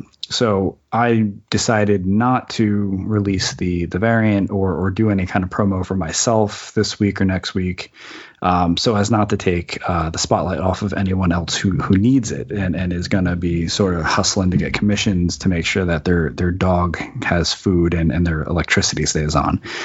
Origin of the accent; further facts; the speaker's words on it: East Coast, United States; now in San Francisco, United States; Like I live in San Francisco now. I grew up on the East Coast and like I know about humidity and like 100 degree summers. I grew up at the beach